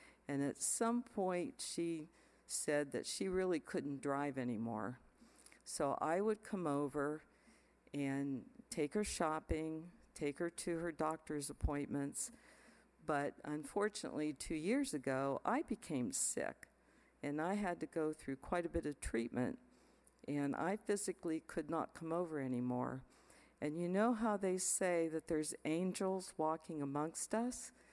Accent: Meadville, Pennsylvania, United States; Nancy was born in Meadville, Pennsylvania, my hometown

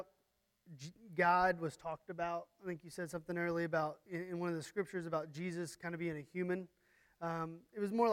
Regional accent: Evansville, Indiana, United States; I'm from Evansville, Indiana.

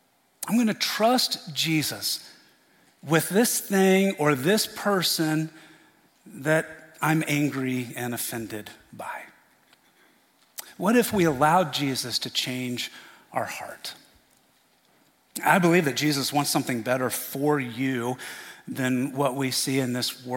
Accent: Indiana, United States; I am from Indiana. And fail and fail, fail and fail, they can sound a lot alike, you know, and depending on where you are.

